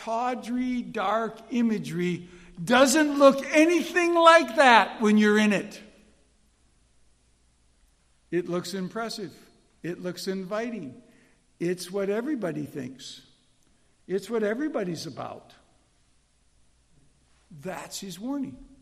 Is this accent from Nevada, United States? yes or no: no; Chicago, Illinois, United States; because I'm from Chicago, and Chicago, you know, was playing the Vikings